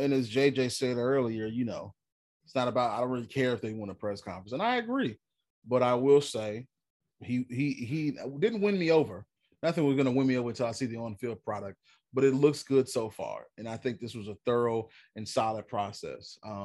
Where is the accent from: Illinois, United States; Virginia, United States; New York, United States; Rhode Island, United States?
Illinois, United States; Chicago; You know, I'm born and bred on the South Side.